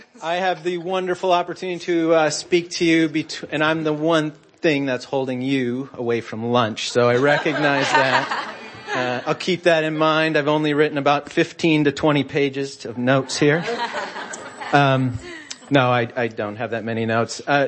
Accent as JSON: {"language": "English", "region": "Minnesota", "country": "United States", "tie": "born or raised there", "also_born_or_lived": "North Dakota", "said": "I was born there. I don't really claim it as my home. I grew up in Minnesota, and if you're listening to me now, you're probably thinking, and you know anything about Minnesota or North Dakota, you're probably thinking, that guy doesn't sound like he's from North Dakota"}